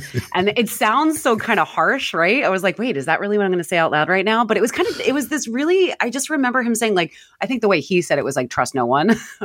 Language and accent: English; New Jersey, United States; So yeah, but Jersey born and raised and can't leave.